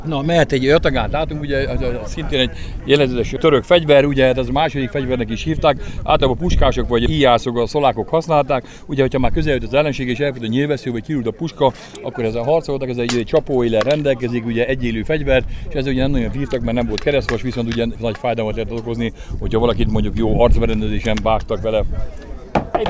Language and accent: Hungarian; Eger, Heves, Hungary; ugye én egri vagyok, csak onnan költöztem a Várpataláról, Egerbe költöztem